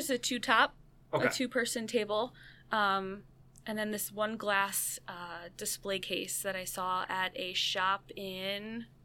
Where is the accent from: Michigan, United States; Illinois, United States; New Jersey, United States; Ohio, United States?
New Jersey, United States; I'm from the Jersey Shore.